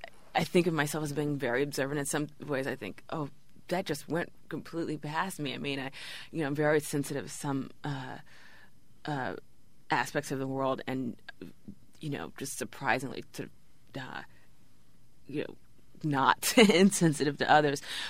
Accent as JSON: {"language": "English", "town": "Louisville", "region": "Kentucky", "country": "United States", "tie": "born or raised there", "said": "it was a sort of culture shock to go from, you know, this very sort of southern, growing up in Louisville, Kentucky, to, you know, sort of eastern sort of prep school"}